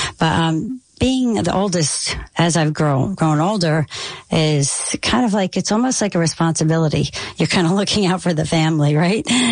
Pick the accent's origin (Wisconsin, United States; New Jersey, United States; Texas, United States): New Jersey, United States; also born or lived in England; I grew up right here in New Jersey. I was born in England, but I came here when I was a baby. My mother's from England. My father is from Bergen County, and he was in the Air Force, met my mom there.